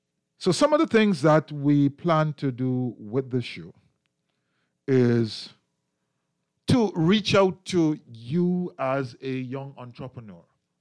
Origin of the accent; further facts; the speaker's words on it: Jamaica; now in Bahamas; Do not call me and remind me that I'm from Jamaica. I know that. I know from whence I come. Do not call me and tell me to go back home, because this is my home.